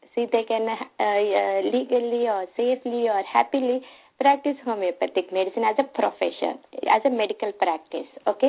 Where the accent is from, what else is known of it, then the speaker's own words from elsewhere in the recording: India; I'm talking from Indian perspective. So in India, it is MABS, and then after that, it is MD.